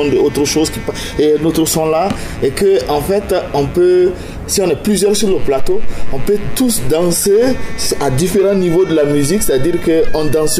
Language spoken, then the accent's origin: French; Burkina Faso; Moi, je suis originaire du Burkina Faso, où tout est à construire dans ces pays-là.